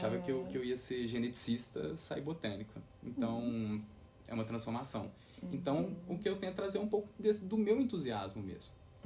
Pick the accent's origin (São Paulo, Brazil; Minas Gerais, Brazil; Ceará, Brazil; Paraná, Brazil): Minas Gerais, Brazil; Belo Horizonte; eu sou natural aqui de Belo Horizonte mesmo, né? Uhum. E eu, durante a minha vida escolar, eu me formei em uma escola particular aqui de Belo Horizonte. Fiz a minha vida escolar toda, dos 4 aos 17 anos nessa mesma escola.